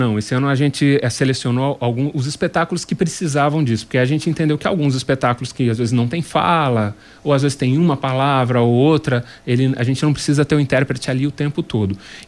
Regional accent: Guarujá, São Paulo, Brazil; born there; now in Londrina, Brazil; Eu cheguei em Londrina em 88, já me considero um pé vermelho, né? Porque aqui em Londrina nasci no Guarujá, no estado de São Paulo, mas cheguei aqui e hoje tenho família

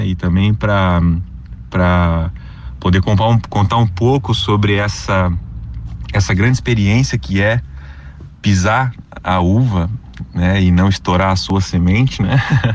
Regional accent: Londrina, Paraná, Brazil; sou aqui de Londrina

